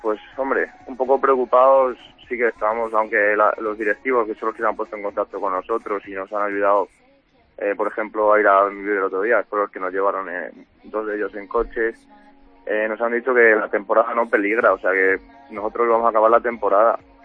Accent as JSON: {"language": "Spanish", "town": "Ciudad Rodrigo", "region": "Castile and León", "country": "Spain", "tie": "born or raised there", "said": "el es el equipo de mi pueblo, soy uno de los capitanes, lo siento como mío, y la verdad ya no solo este año, sino que es una pena que el Ciudad Rodrigo Club de Fútbol se aparezca y que el Ciudad Rodrigo se quede sin fútbol"}